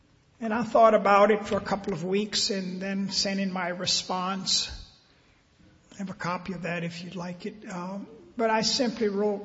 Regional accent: Louisiana, United States; I grew up in Louisiana years ago. You know, we went to segregated schools, public schools. I grew up in a little town where the schools were segregated.

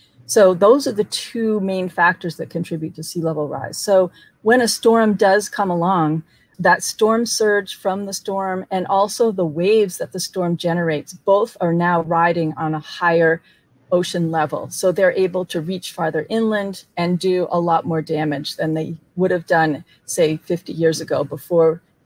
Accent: New England, United States; I mean, I'm from New England and we talk about snowstorms a lot up there

